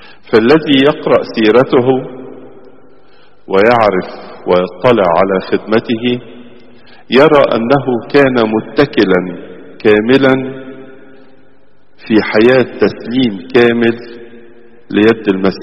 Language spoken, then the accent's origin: Arabic; Egypt